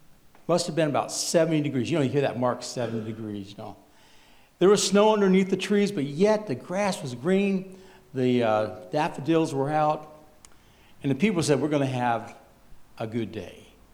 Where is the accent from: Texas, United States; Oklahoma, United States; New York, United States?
New York, United States; now in Oregon, United States; I'm from upstate New York, believe it or not. I know I don't have the accent, but I am.